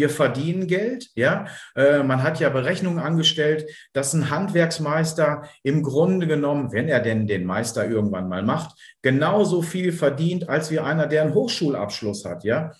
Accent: Bielefeld, North Rhine-Westphalia, Germany; ich bin halt ein Bielefelder Kind

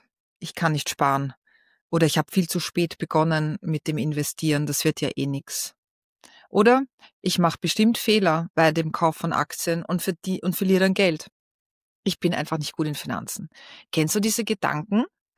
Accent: Austria; ich will es jetzt nicht sagen, wie das bei uns in Österreich heißt

